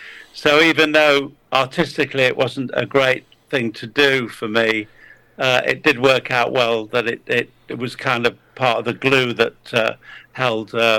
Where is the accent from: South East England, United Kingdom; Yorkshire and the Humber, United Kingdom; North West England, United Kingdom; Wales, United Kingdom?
North West England, United Kingdom; Manchester; I grew up in Manchester.